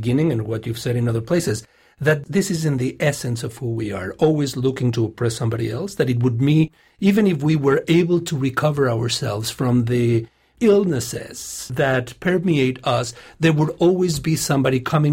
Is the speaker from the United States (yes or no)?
no; Mexico; We come in Latin America, you and I come from Mexico, from the tradition that the writer is not an entertainer.